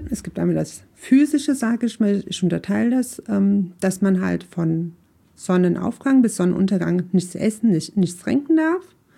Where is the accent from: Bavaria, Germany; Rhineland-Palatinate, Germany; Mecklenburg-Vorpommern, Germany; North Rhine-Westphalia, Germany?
Rhineland-Palatinate, Germany; Nassau; born there; wohne in Nassau. Ich bin auch in Nassau geboren, bin 45 Jahre alt